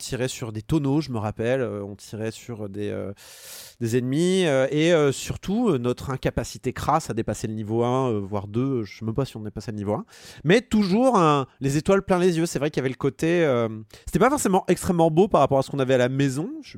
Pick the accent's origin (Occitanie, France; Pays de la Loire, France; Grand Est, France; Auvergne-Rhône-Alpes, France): Auvergne-Rhône-Alpes, France; Annecy; moi, j'ai grandi à Annecy.